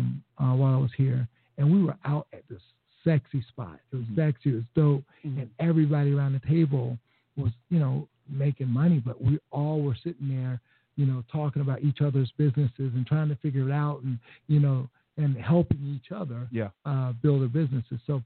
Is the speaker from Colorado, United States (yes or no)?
no; South Carolina, United States; When I go in, I feel like, you know, it's like I'm from South Carolina, you know, and, anyway.